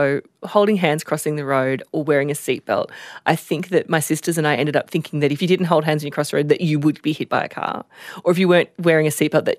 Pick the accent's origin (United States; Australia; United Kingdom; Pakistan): Australia; Queensland; for me as a kid growing up in Queensland